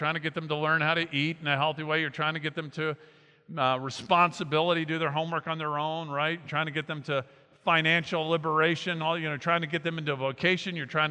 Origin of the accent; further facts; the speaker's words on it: Miami, Florida, United States; We grew up in Miami, and when I finished high school, my parents moved to Boca Raton